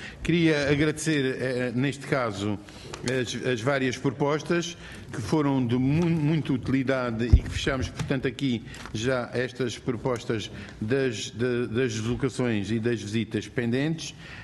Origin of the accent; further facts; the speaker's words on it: Alentejo, Portugal; sou alentejano